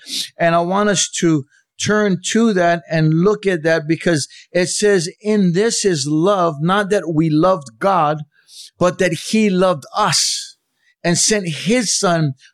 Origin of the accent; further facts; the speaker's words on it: Hawaii, United States; I'm very proud of the fact that I'm Hawaiian. I got that cocoa in my veins. I love my Hawaiians.